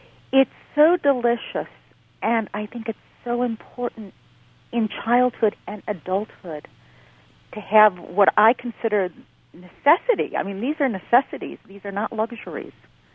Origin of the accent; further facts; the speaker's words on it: Dallas, Texas, United States; also born or lived in Cleveland / Rochester; I was born in Cleveland and raised in Dallas, Texas, but my real childhood I consider being in Rochester, New York.